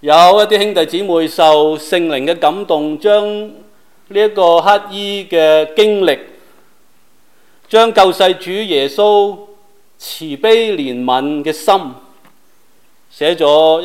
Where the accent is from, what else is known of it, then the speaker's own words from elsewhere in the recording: China; 不是我们中国人讲那种有求必应的